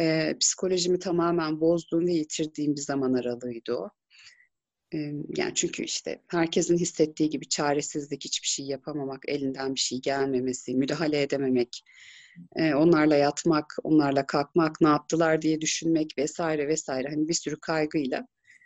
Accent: Batıkent, Ankara, Turkey; İşte sonra Batıkent'te taşındık. Batıkent'te büyüdüm aslında kısmen. Batıkent İlköğretim Okulu'na gittim.

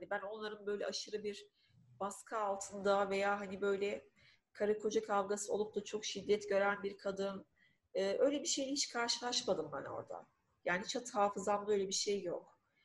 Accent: Büyükkale, İzmir, Turkey; İzmir'in Tire ilçesinin Büyükkale köyünde doğdum. Yani doğduğum köy gayet güzel bir köydü. Hani Ege'nin güzel bir köyüydü. Nahiye gibi bir yerdi zaten.

